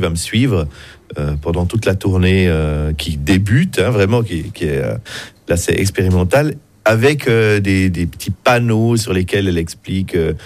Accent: Biel/Bienne, Bern, Switzerland; je viens de Bienne. J'ai grandi à Bienne, et puis à Bienne, on se dit salut.

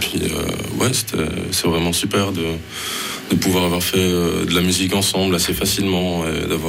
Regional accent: Île-de-France, France; now in Switzerland; Et moi, de la région parisienne, mais ça fait une dizaine d'années que je suis en Suisse.

